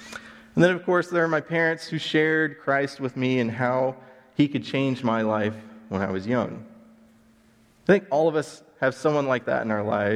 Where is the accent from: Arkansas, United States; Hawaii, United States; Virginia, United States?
Arkansas, United States; Searcy; the church that I grew up in there in Searcy.